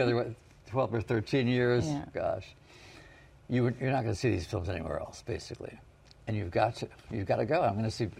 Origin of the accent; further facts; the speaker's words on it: Chicago, Illinois, United States; And I'm a Chicagoan. I'm from Austin, West Side.